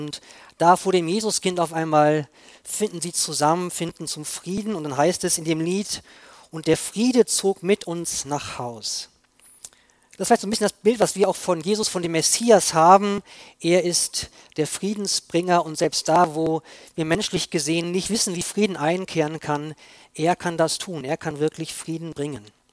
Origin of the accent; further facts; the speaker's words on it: Bielefeld, North Rhine-Westphalia, Germany; moved away as an adult; Meine Heimat ist Bielefeld. Gibt es wirklich, da komme ich her. Und ja, jetzt wie gesagt, seit Sommer letzten Jahres hier in Oberbayern